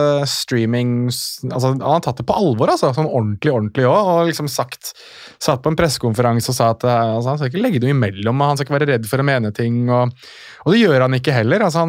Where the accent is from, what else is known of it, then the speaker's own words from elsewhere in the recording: Morocco; Altså, nå er jeg marokkaner